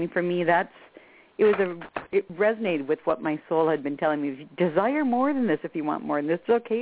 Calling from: Minnesota, United States; I'm calling from Minnesota.

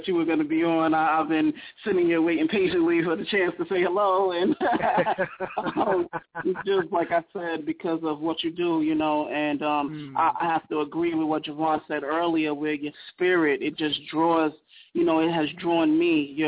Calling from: New Jersey, United States; I'm calling out of Jersey.

